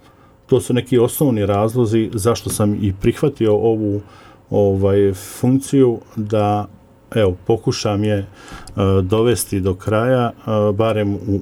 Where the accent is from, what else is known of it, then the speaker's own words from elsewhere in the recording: Brčko, Brčko District, Bosnia & Herzegovina; ja sam rođen u Brčkom i svoje evo, do studija vrijeme sam proveo u Brčkom i nakon studija u Brčkom.